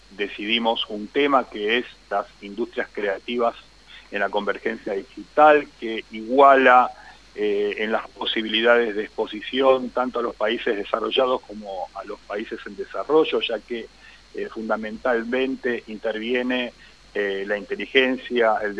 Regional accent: Argentina

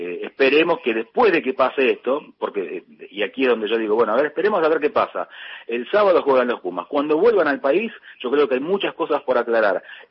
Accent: Argentina

